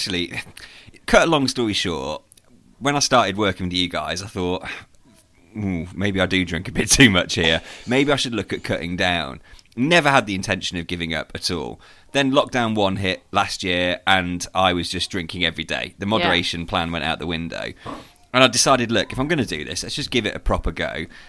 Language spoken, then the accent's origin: English; Midlands, United Kingdom; now in Liverpool, United Kingdom; I live in Liverpool. I've been up in Liverpool. I'm from the Midlands originally, up in Liverpool. Love it here.